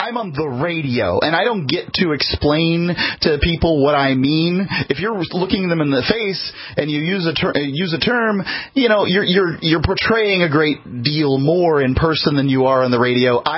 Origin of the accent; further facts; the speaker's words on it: the South, United States; I'm from the South